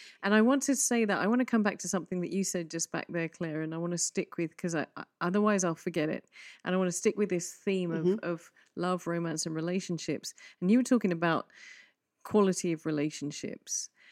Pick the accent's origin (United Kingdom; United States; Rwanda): United Kingdom; England; We're English. Oh, we're good at this stuff.